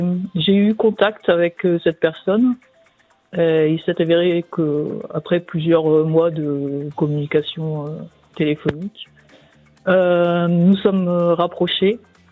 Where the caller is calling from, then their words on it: Occitanie, France; Je suis près de Montpellier.